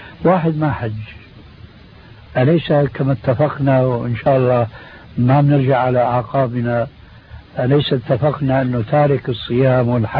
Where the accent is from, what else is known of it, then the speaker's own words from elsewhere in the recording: Syria; حتى يصير اللحية كما يقولون عندنا في الشام خير الذكون إشارة تكون